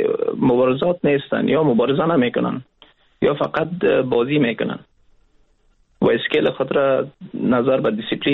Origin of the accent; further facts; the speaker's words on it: Afghanistan; ما افغان هستیم